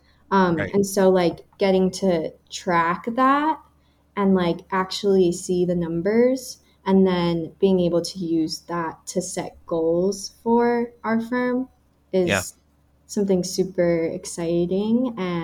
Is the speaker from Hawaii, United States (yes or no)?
yes; Hawaii, United States; For me, I think like a big part of where that passion comes from was growing up in Hawaii.